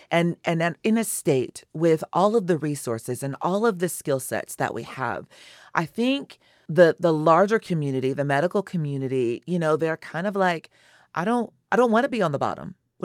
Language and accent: English; California, United States; So I have three children and I'm from California. So I have a child in every state that I'm connected to. So I'm from California.